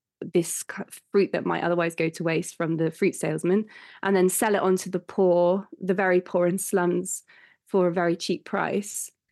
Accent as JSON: {"language": "English", "town": "Bristol", "region": "South West England", "country": "United Kingdom", "tie": "born or raised there", "said": "I grew up in Bristol, which is very good, really, at food waste recycling."}